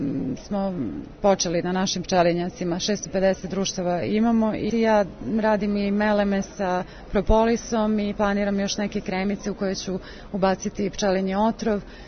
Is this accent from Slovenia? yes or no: no; Serbia; bilo bi lepo da se mi kao Srbi opametimo